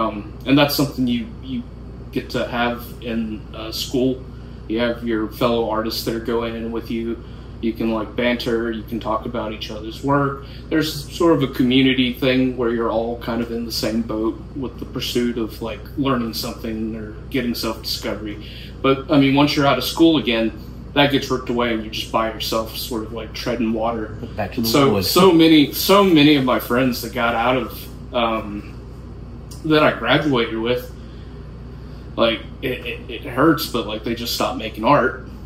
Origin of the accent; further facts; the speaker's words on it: Saltillo, Mississippi, United States; Well, I grew up in North Mississippi around Tupelo in a little town called Saltillo.